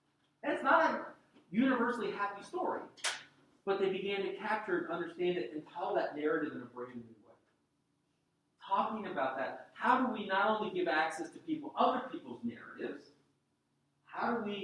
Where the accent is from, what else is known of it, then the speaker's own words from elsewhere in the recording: Cincinnati, Ohio, United States; Growing up in Cincinnati, it was kind of like, well, there was slavery bad, Civil War happened, now we need to hire more black people, and it's solved.